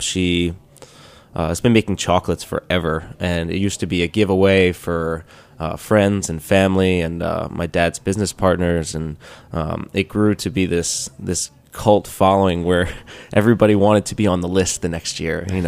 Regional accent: Bellmore, New York, United States; I grew up in Belmore, in Long Island.

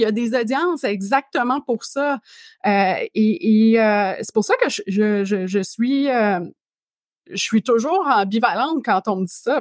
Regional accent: Quebec, Canada; tu sais moi premièrement je suis québécoise.

